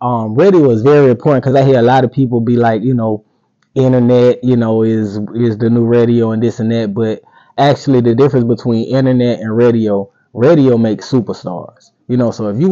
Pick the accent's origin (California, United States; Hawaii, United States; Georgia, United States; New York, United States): Georgia, United States; Decatur; I'm from Decatur, Georgia, East Side. You know, grew up kind of on the rough side of town.